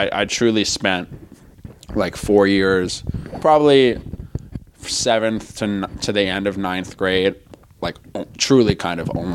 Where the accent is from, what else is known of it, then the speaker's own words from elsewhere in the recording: Manhattan, New York, United States; my music experience in general has been weird because I'm born and raised in Manhattan, where we are now.